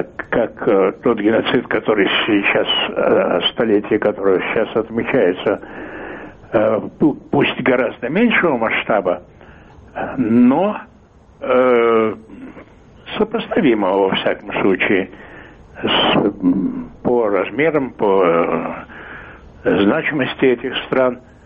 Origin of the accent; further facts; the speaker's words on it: Armenia; мы празднуем, мы, армяне, празднуем сегодня 100 лет нашего выживания.